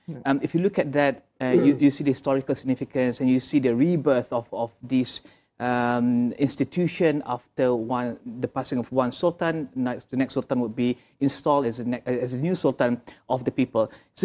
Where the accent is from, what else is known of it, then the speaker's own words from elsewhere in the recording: Perak, Malaysia; I am from Perak, and I felt quite honored to be part of that occasion.